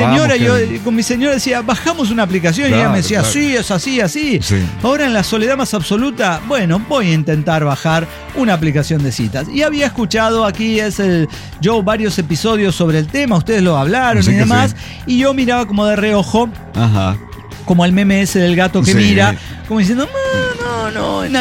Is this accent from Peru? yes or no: no; California, United States; born there; Sí, yo nací en California, ¿eh?